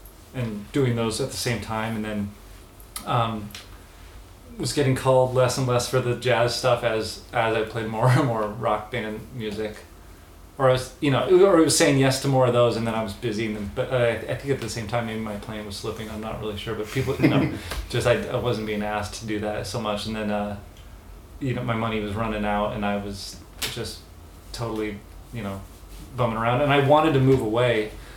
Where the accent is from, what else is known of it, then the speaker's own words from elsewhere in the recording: Oregon, United States; I'm from Oregon, and it's where I was born and raised, and I went to the University of Oregon out of high school to do music